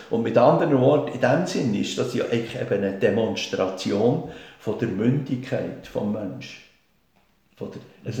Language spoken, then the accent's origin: German; Switzerland; Am Anfang bei uns in der Schweiz war das ja, das war nicht Unterklasse, die Jazz gespielt hat, sondern das waren Leute aus der Mittelschicht.